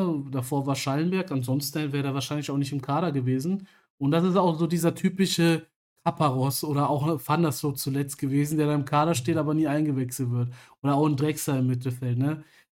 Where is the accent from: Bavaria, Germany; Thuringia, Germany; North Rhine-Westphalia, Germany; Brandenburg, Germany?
North Rhine-Westphalia, Germany; Aachen; ich komme ja auch aus Aachen